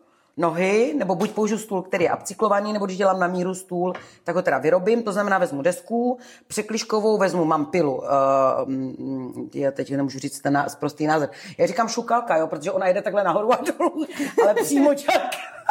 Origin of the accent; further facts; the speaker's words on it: North Moravia, Czechia; já pocházím ze Severní Moravy. A vlastně tam je to kraj razovity